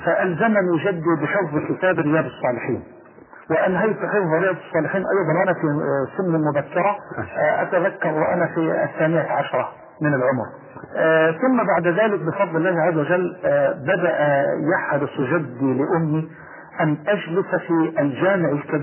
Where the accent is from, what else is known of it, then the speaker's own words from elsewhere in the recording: Dumu, Dakahlia, Egypt; born there; لقد ولدت في هذه القرية قرية دمو وهي تحريفا للكلمة الفرنسية دمي.